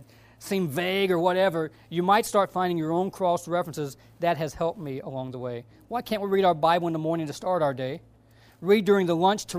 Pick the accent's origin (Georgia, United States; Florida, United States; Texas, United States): Georgia, United States; I grew up in Georgia. A lot of smoking in Georgia.